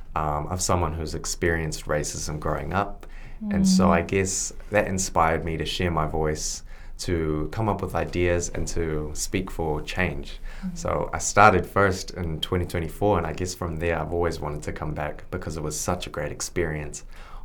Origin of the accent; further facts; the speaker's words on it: Taranaki, New Zealand; I am a year 13 from Francis Douglas. I was born in New Zealand, and I've been living in Taranaki since I was born, so I'm 17 years old.